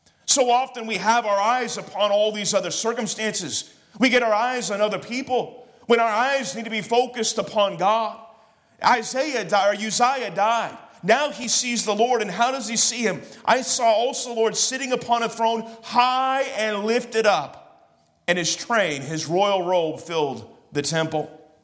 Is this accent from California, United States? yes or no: yes; Sacramento, California, United States; now in North Carolina, United States; Now, when I came to North Carolina from California, I grew up in Sacramento. That's where we live.